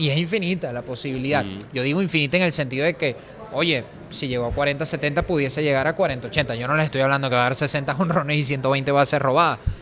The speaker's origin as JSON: {"language": "Spanish", "country": "Venezuela", "said": "Como venezolanos y amantes del deporte, claro que seguimos el baloncesto"}